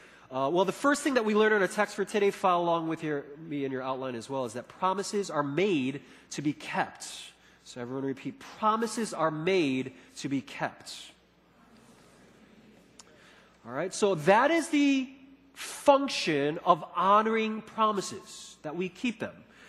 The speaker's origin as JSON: {"language": "English", "town": "Chicago", "region": "Illinois", "country": "United States", "said": "But there's another thing that a lot of people would often say to me once they find out that I'm from Chicago."}